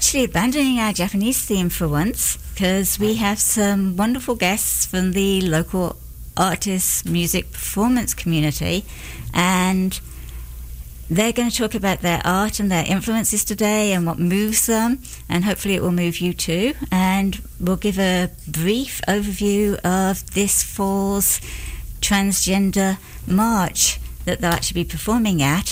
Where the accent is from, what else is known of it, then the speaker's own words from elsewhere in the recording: Birmingham, West Midlands, United Kingdom; the city I grew up in the UK was referred to as the Second City, because it was the second largest city, and I grew up in Birmingham.